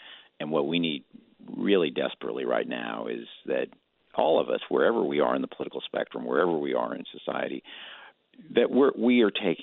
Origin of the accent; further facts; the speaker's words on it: Illinois, United States; I grew up in Illinois in the 1960s and 1970s, small town, very conservative town, son of two veterans.